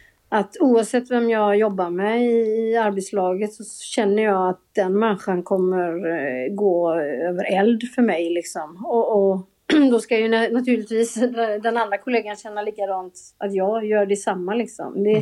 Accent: Gothenburg, Västra Götaland County, Sweden; jag kommer ju från Göteborg, det kanske hörs.

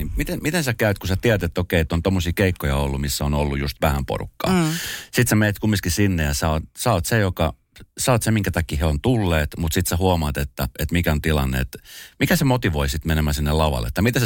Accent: Colombia; now in Finland; Etelä-Amerikassa Kolumbiassa, mistä mä oon lähtöisin

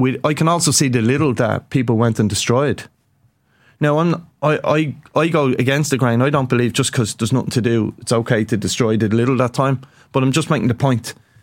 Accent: Killinarden, Leinster, Ireland; I grew up in Killinarden. I've said this before. Late 80s, early 90s, and heroin ripped through.

